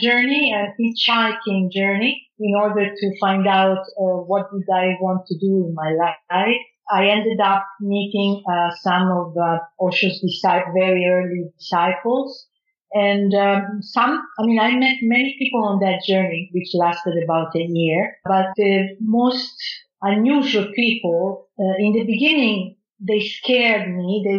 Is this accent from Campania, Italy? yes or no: yes; Naples, Campania, Italy; English is a second language; I come from Italy, Napoli, south of Italy, from a very narrow-minded religious background.